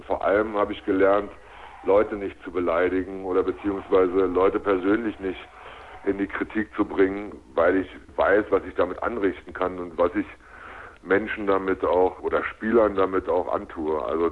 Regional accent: Berlin, Germany; die Heimat, wo ich herkomme, wo ich aufgewachsen bin, schon Berlin.

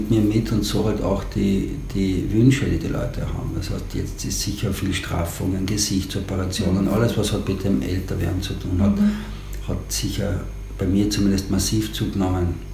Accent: Carinthia, Austria; aber ich komme natürlich aus Kärnten, wir sind alle als Ferialpraktikanten aufgewachsen

